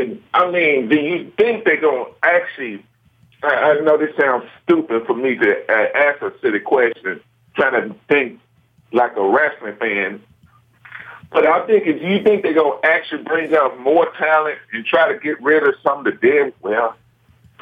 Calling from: Memphis, Tennessee, United States; Hey, Brian. … from Memphis.

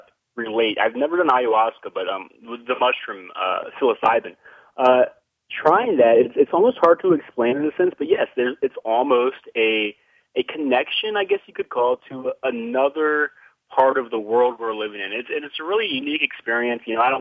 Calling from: Indiana, United States; from Indiana.

